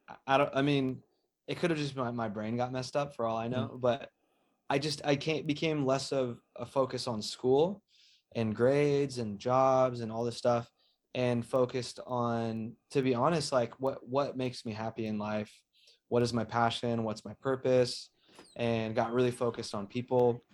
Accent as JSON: {"language": "English", "region": "California", "country": "United States", "tie": "born or raised there", "said": "growing up in California as a young Filipino, I'm definitely very thankful. It's one of the best places to grow up."}